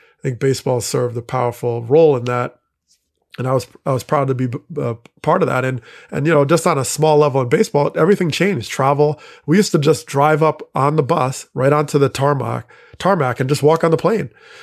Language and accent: English; New York, United States; because growing up in New York, I remember, I think it was in 94 or somewhat earlier, a truck drove in and tried to like blow up by the lower level through the docks.